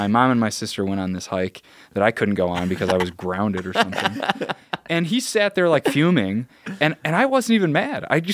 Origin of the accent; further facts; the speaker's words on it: Joliet, Illinois, United States; She was in my hometown, which is an hour southwest.